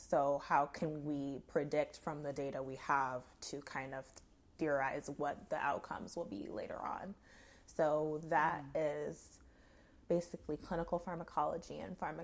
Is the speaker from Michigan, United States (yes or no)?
no; Boston, Massachusetts, United States; So I'm from Boston, but funny enough, I was originally born here while my father was working at the FDA.